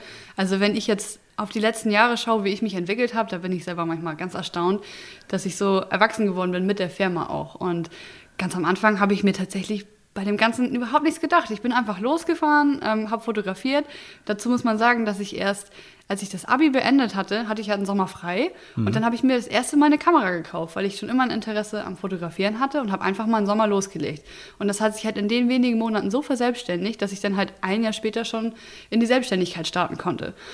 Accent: Niebüll, Schleswig-Holstein, Germany; Ich bin halt hier oben im Norden aufgewachsen und wollte auch gar nicht wirklich wegziehen. Also von damals Niebüll nach Flensburg war für mich schon ein großer Sprung

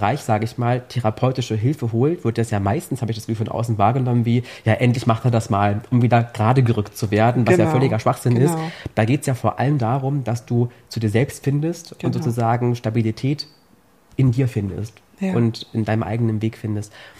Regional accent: Saxony-Anhalt, Germany; Ich bin im Harz aufgewachsen und bin dann plötzlich erstmal nach Leipzig gezogen oder nach Magdeburg oder wo auch immer hin.

